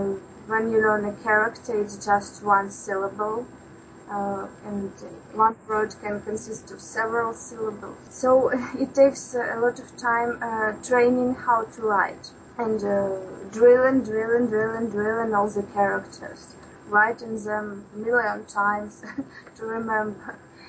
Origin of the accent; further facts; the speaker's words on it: Ukraine; English is a second language; I'm from Ukraine … I have a son, I'm 25